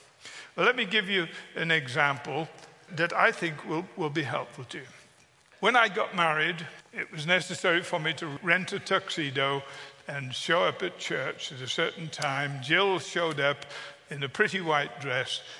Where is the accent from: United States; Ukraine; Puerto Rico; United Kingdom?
United Kingdom; England; I'm English and I'm old.